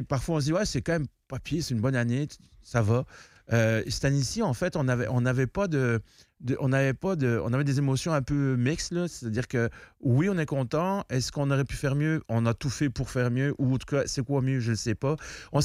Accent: Belgium; Puis moi, je viens de Belgique

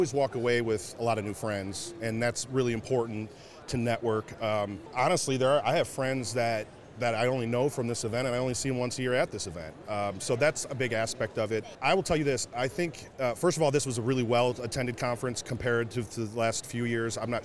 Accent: Columbus, Ohio, United States; I am from Columbus, Ohio.

